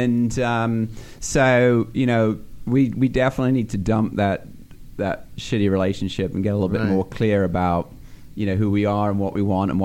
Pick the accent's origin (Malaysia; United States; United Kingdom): United Kingdom; England; accent: English; So it's just my English accent. You get used to it.